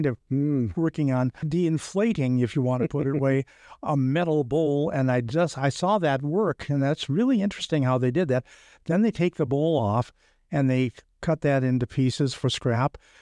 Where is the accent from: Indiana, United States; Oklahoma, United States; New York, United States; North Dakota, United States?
North Dakota, United States; Bismarck; I used to pass it a lot during me growing up in Bismarck and also the drive to work.